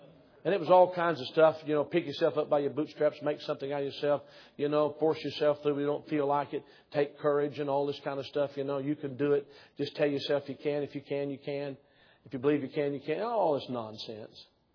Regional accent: Maryville, Tennessee, United States; Where Kroger's is now in my hometown of Maryville, Tennessee.

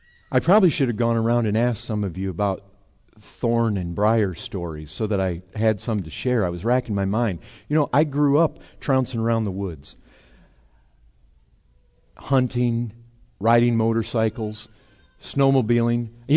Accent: Michigan, United States; We have other stuff here, cactus and other things that poke you. But growing up in Michigan, I remember this great big briar patch back there.

